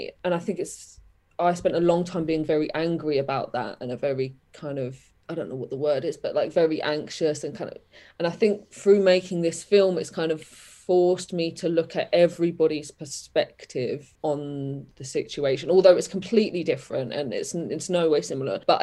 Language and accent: English; Hemel Hempstead, East of England, United Kingdom; what I did was I got out of my hometown, because and I'm not saying everyone should get out of their hometowns at all. Hemel is a lovely place